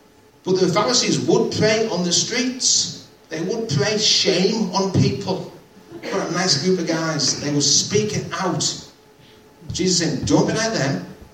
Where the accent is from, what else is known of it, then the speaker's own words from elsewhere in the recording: Hartlepool, North East England, United Kingdom; So I'm from Hartlepool. Did you know that?